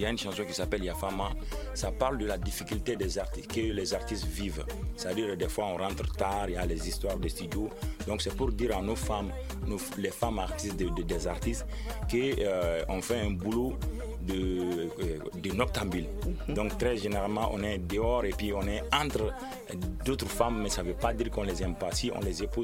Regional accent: Kayes, Mali; Je suis Kassonké, je viens de la première région qui est Kaï. Donc, je suis natif de Kaï. Voilà, j'ai fait l'INA. Et puis, je viens d'une grande famille de griots, de musiciens.

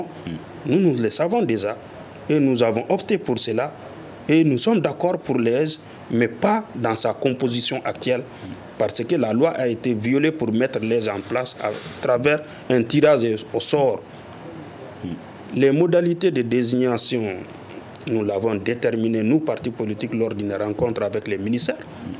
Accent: Mali; nous sommes des Maliens d'abord

